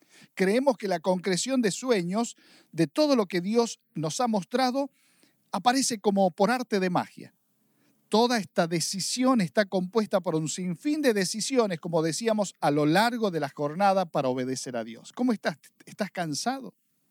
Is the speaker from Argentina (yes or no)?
yes; Argentina; como buen argentino estamos acostumbrados